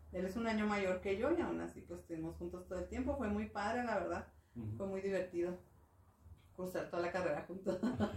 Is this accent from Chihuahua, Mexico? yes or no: yes; Ciudad Juárez, Chihuahua, Mexico; vengo de Ciudad Juárez